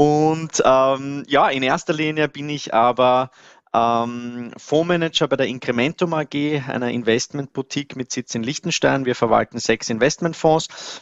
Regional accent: Vienna, Austria; man hört es vielleicht ein bisschen. Ich bin Österreicher, ich bin Wiener.

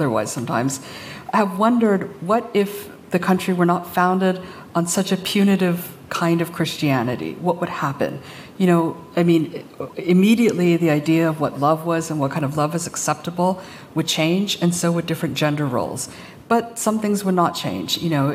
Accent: Hawaii, United States; So if you grew up on the West or in Hawaii, as I did, you'll see certain things in this book.

